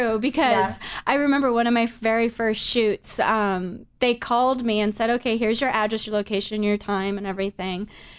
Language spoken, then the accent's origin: English; Van Nuys, California, United States; born there; now in Texas, United States; I was born in Van Nuys.